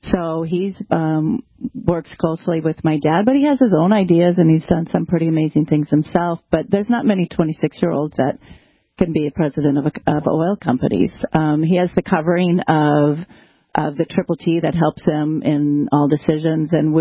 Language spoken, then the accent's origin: English; North Dakota, United States; I grew up in North Dakota. I grew up on a cattle ranch, which is now in the center of the Bakken.